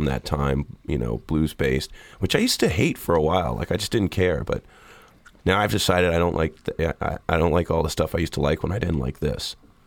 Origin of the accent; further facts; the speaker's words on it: Boston, Massachusetts, United States; Maybe it's because I'm from Boston